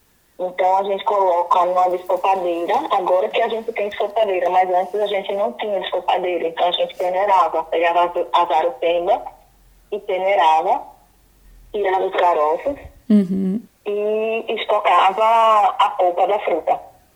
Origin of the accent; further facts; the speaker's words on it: Barra dos Coqueiros, Sergipe, Brazil; Eu sou do município de Barra dos Coqueiros, do povoado Capuã.